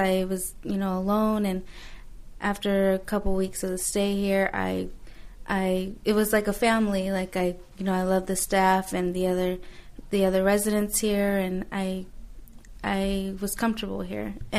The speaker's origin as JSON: {"language": "English", "region": "New Mexico", "country": "United States", "tie": "born there", "lives_now": "Fresno, United States", "said": "I was born in New Mexico, but I've lived in Fresno for about 12, 13 years."}